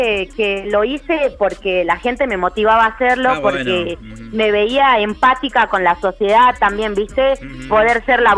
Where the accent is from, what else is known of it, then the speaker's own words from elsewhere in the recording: Salta, Argentina; Yo soy de acá, de barrio Limache.